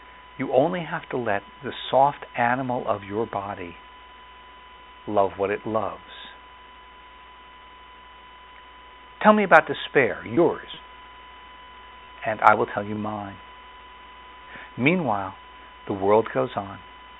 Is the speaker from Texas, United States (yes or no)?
no; Scranton, Pennsylvania, United States; In my hometown in Scranton, there's a beautiful reservoir